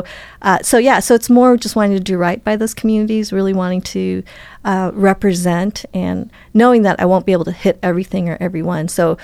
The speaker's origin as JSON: {"language": "English", "region": "Wisconsin", "country": "United States", "tie": "born there", "said": "whereas I was born in Wisconsin, and people would still to this day would be like, you know, what country are you from?"}